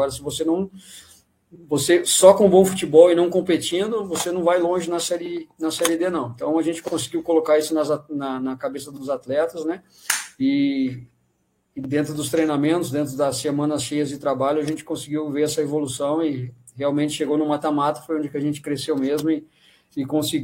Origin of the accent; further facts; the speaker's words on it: Novo Hamburgo, Rio Grande do Sul, Brazil; retornar ao meu estado, sou gaúcho, sou natural de Novo Hamburgo, conheço bem o futebol do Sul